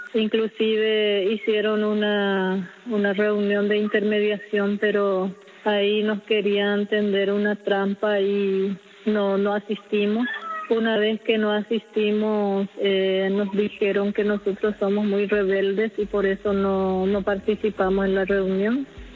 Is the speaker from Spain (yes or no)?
no; Paraguay; Nosotros somos de Paraguay, somos parte de la Conamuri, somos pueblo Com, habitamos acá en territorio chaqueño, a 47 kilómetros de Asunción